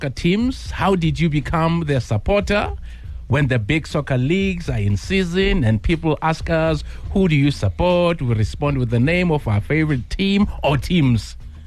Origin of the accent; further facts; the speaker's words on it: Meadowlands, Gauteng, South Africa; With me, growing up in Meadowlands, okay, that's where I was born.